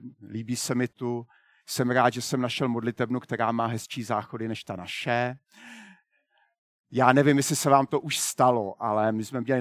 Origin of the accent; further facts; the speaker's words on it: Zlín, Zlín Region, Czechia; A já mu říkám, já jsem taky ze Zlína.